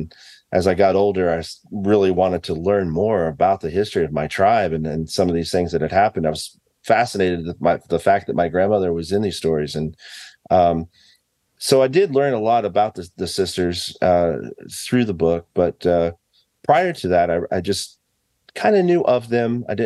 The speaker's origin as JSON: {"language": "English", "town": "Fairfax", "country": "United States", "tie": "born or raised there", "said": "I grew up in this town. I didn't even know any of this story until I was a teenager and just growing up in Fairfax."}